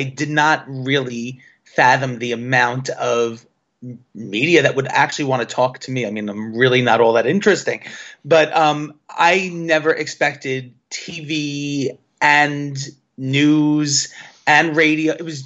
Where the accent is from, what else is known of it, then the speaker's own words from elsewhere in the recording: New York City, New York, United States; This is so I'm born and raised in New York City